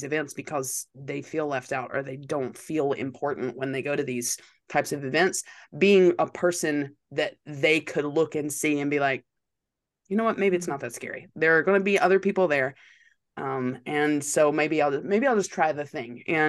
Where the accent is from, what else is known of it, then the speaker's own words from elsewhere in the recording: North Carolina, United States; I'm coming from North Carolina. So like we have mountains, but no, we don't.